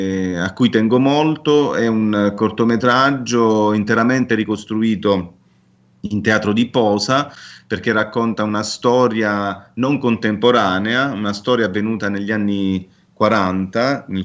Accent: Salandra, Basilicata, Italy; nel mio paese era molto semplice, bastavano pochi passi per affacciarsi su un deserto, che è quello dei Calanchi Lucani, che costeggia il confine di questo paese che si chiama Salandra

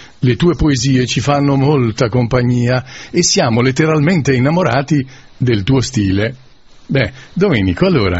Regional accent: Naples, Campania, Italy; io sono napoletano, parlo la lingua napoletana

